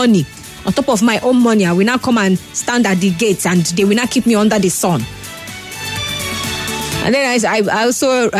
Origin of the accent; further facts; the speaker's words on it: Nigeria; I'm also a Nigerian like you.